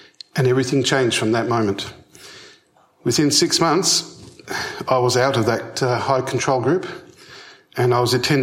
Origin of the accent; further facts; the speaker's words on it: Melbourne, Victoria, Australia; I grew up in Melbourne, inner city Melbourne.